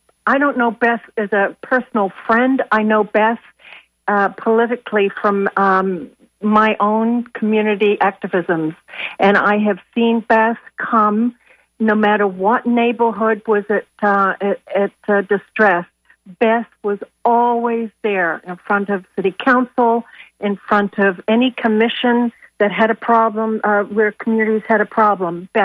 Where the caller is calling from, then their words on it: St. Petersburg, Florida, United States; I'm calling from St. Pete's Historic Old Northeast.